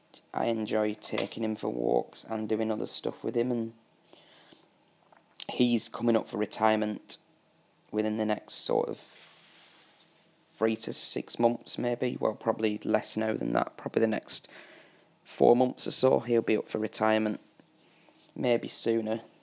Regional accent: Birmingham, West Midlands, United Kingdom; I'm 30 years of age and I come from Birmingham in the West Midlands in the UK. I'm currently stopping with my friend in Stirling in Scotland

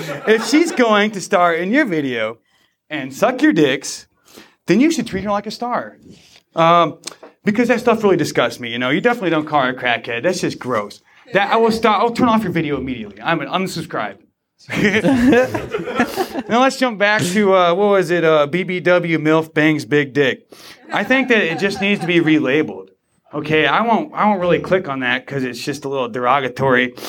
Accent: Michigan, United States; I'm the stoner from Michigan.

